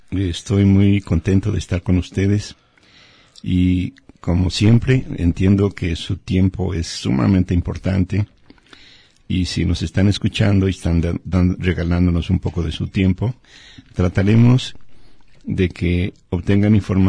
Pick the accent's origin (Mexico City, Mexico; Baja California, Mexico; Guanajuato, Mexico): Guanajuato, Mexico; León; now in Jalisco, Mexico; soy de León, Guanajuato. Pues sí, es cierto. Allá duermo, pero vivo en Jalisco.